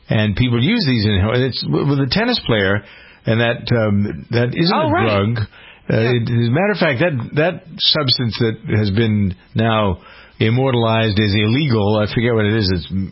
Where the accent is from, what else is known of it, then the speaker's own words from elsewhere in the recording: Framingham, Massachusetts, United States; My hometown of Framingham is the third town that they go through.